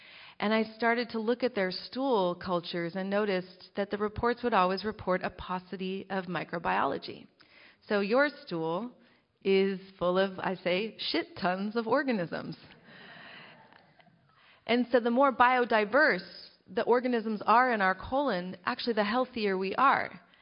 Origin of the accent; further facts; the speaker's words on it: California, United States; born there; now in Oakland, United States; I was born on Ramaytush Ohlone territory, which is the peninsula north of here. And I live now in Chechenyo Ohlone territory, in the area known as the territory of Huchin, now known as Oakland.